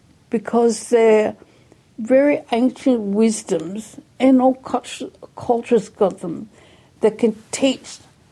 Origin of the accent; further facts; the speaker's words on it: Darwin, Northern Territory, Australia; born there; when I was born in 1950 in Darwin, I'm old. There were not many Filipino people in Darwin.